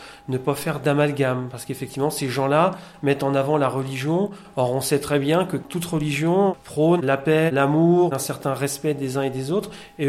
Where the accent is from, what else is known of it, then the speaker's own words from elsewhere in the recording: Bourgogne-Franche-Comté, France; je suis natif d'un autre parc naturel régional, celui du Morvan. Je suis natif du département de la Nièvre.